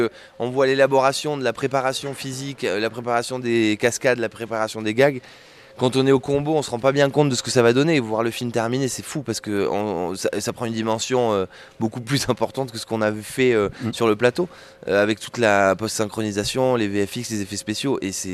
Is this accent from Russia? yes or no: no; Saint-Émilion, Nouvelle-Aquitaine, France; Moi je viens de Saint-Émilion donc j'ai déjà vu des pieds de vigne en pleine nature